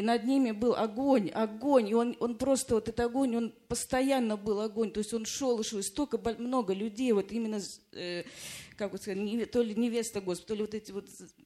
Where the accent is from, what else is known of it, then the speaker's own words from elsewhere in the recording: Russia; now in Finland; я сама из России, но живу в Финляндии.